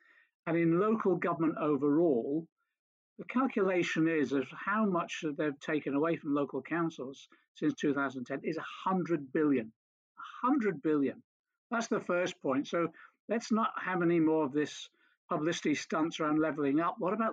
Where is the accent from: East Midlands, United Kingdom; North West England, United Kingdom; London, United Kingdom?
North West England, United Kingdom; Liverpool; born there; I was born in Liverpool.